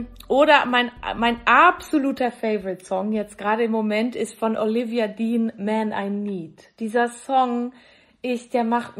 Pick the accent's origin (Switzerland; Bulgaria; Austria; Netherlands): Switzerland; Valais; ich komme ja aus dem Wallis ursprünglich